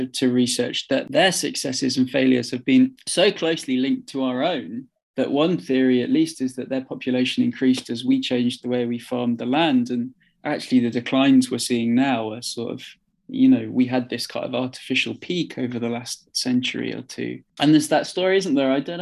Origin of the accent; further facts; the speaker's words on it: West Midlands, United Kingdom; also born or lived in Manchester; now in South of England; I was born in Manchester and we moved to the Midlands and now I'm in the South.